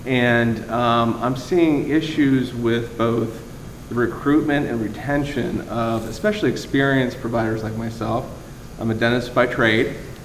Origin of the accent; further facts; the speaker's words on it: Pittsburgh, Pennsylvania, United States; I'm a transplant from Pittsburgh.